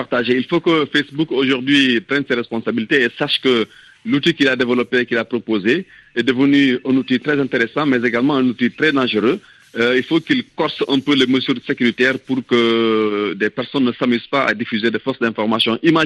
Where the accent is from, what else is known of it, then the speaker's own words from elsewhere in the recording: Senegal; Moi, en tant que Sénégalais